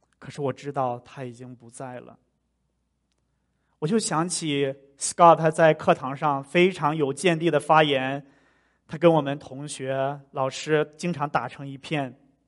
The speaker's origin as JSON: {"language": "Chinese", "country": "China", "said": "说实在的，我真的有点吓到了，因为这个跟我们中国人的那个传统是稍微有点不一样的。"}